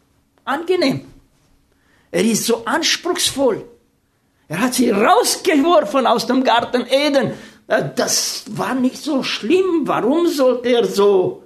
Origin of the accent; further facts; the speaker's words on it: Romania; first language Romanian; German is a second language; moved away; Und ich bin Rumäne, meine Frau ist eine Deutsche. Und ich wollte, als ich geheiratet habe, habe ich gesagt, ich muss Sächsisch und Deutsch lernen. Und so habe ich mit meinen Kindern nicht Rumänisch gesprochen.